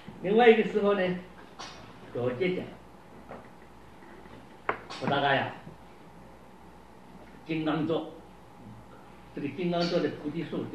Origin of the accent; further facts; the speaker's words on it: China; 我们中国人叫龙头